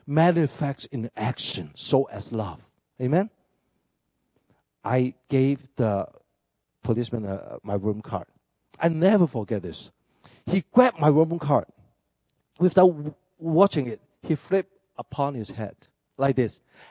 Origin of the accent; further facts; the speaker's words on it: Hong Kong; first language Cantonese; English is a second language; I grew up in Hong Kong, we speak Cantonese.